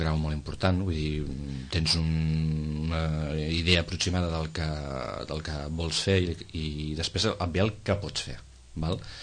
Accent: Sitges, Catalonia, Spain; la gent que som de Sitges som els de Sitges

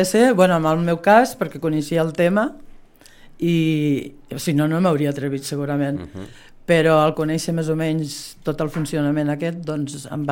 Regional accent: Lleida, Catalonia, Spain; also born or lived in Corçà; Jo sóc de Lleida.

